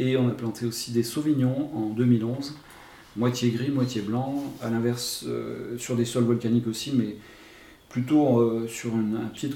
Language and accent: French; Chandieu, Auvergne-Rhône-Alpes, France; born there; j'ai 51 ans, je suis né à Chandieu et je suis vigneron dans cette commune depuis 1997